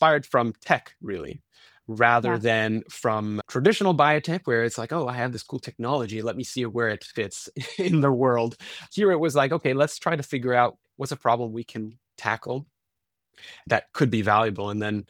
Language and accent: English; Italy; we grew up in Italy. And of course, there's a kind of a language and a cultural affinity there. But, you know, growing up in Southern Europe